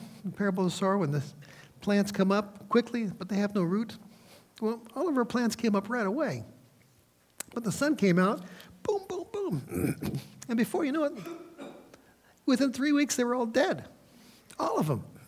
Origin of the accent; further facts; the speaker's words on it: South Dakota, United States; also born or lived in Iowa; We were Midwesterners. I grew up in South Dakota, Iowa, places like that.